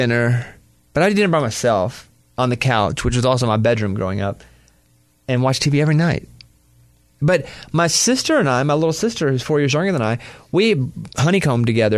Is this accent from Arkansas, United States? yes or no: yes; Arkansas, United States; Because, listen, I grew up in Arkansas, camped constantly.